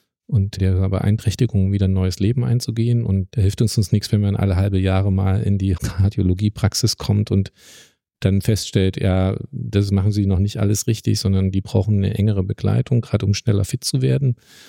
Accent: Saxony-Anhalt, Germany; ich komme aus Sachsen-Anhalt

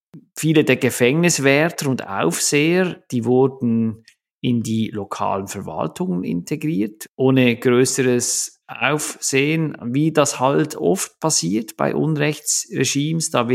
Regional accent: Switzerland; kann man sagen, auch als Schweizer ganz objektiv eine recht gute ist

